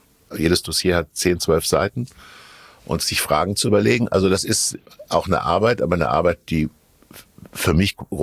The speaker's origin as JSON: {"language": "German", "town": "Kassel", "region": "Hesse", "country": "Germany", "tie": "born there", "said": "Und wenn ich das nächste Mal in meiner Geburtsstadt Kassel bin"}